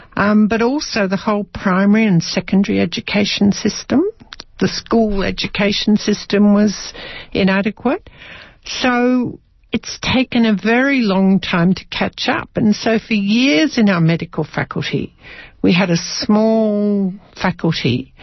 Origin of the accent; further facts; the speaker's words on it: Australia; it's a bit different being an Australian. Because Australians travel.